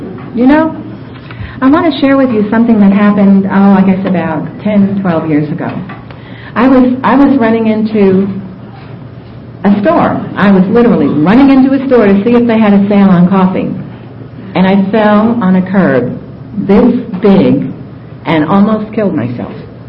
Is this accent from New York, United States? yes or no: yes; New York, United States; And guys, I'm from New York, and I know how to say something.